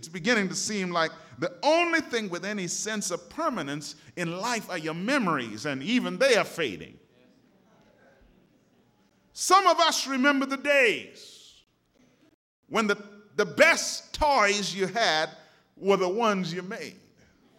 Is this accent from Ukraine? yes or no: no; Montreal, Quebec, Canada; I remember growing up in Montreal, it used to be so cold that, you know, 30, 40 below.